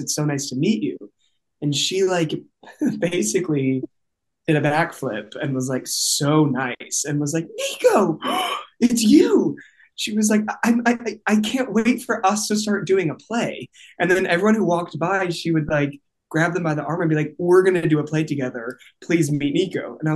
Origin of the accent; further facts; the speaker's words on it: United States; am first generation American, and so I grew up in a like non-American household.